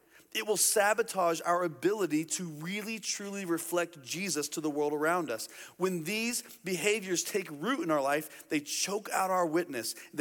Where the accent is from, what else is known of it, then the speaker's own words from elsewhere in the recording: Indiana, United States; When I was a kid growing up in Indiana, my grandparents had a farm